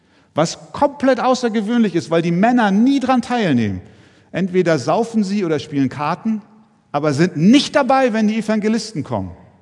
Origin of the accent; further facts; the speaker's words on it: Germany; Ich durfte neu lernen, dankbar zu sein für das, was ich in meinem Leben und was wir auch als Deutsche in unserem Land an Vorzügen genießen dürfen.